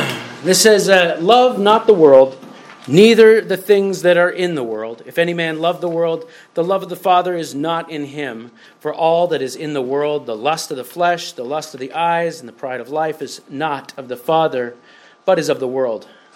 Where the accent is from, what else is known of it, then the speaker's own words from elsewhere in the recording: Fort Collins, Colorado, United States; I come from Fort Collins, Colorado.